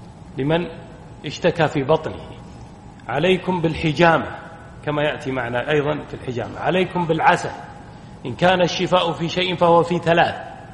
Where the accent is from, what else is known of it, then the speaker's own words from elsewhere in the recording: Najd, Saudi Arabia; احنا نسميها عندنا في نجد قراية